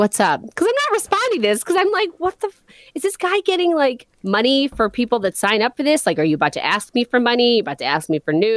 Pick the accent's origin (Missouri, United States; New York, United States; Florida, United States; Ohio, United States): Ohio, United States; Akron; from the United States, Akron, Ohio, precisely.